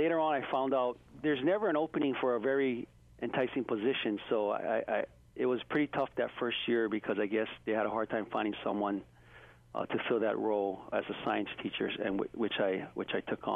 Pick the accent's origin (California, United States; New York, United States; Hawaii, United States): Hawaii, United States; Waialua; he basically was talking story with him because we're both from Waialua.